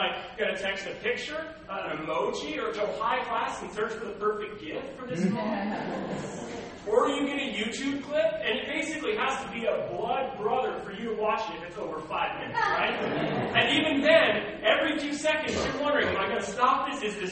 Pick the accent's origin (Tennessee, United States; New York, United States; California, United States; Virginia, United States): California, United States; Los Angeles; I grew up in Los Angeles. I actually worked at my home church.